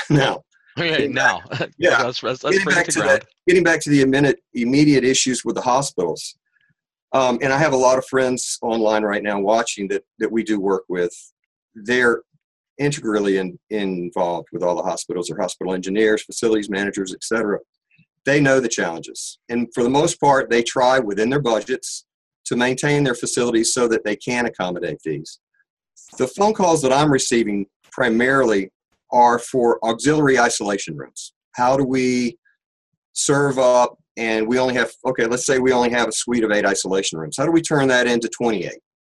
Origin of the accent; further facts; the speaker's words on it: United States; As an American, I'm just proud of the fact that we value human life.